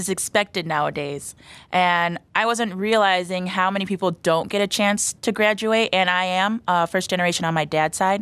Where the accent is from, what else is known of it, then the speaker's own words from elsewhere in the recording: Illinois, United States; also born or lived in Chicago; I was born in the city, but then my mother moved us out to the suburbs for a better education, obviously.